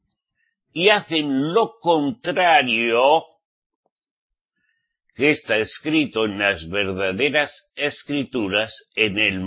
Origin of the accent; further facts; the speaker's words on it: Spain; En mi país, por ejemplo, en España.